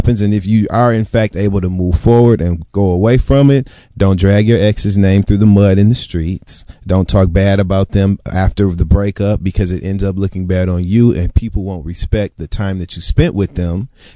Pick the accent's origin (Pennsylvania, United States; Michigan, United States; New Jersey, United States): Michigan, United States; Detroit; And I am from Detroit